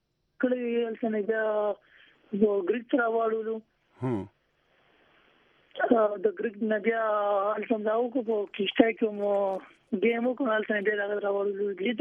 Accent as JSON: {"language": "Pashto", "town": "Swabi", "region": "Khyber Pakhtunkhwa", "country": "Pakistan", "moved": "yes", "lives_now": "Germany"}